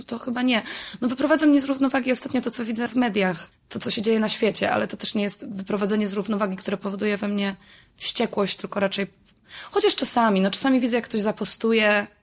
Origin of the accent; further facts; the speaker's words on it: Pomeranian Voivodeship, Poland; Ja w ogóle jestem, jak wiesz, z Trójmiasta i w Warszawie byłam raz tam jako dziecko.